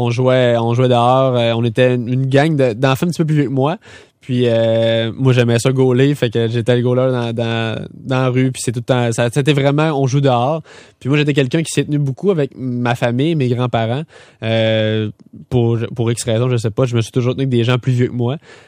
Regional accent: Ferland-et-Boilleau, Quebec, Canada; born there; je suis né 3 semaines avant le déluge. Moi, je suis né à Ferland-Boileau.

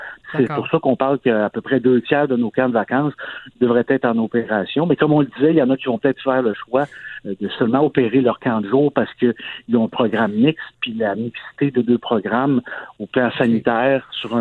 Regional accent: Montreal, Quebec, Canada; mais moi, je suis Montréalais.

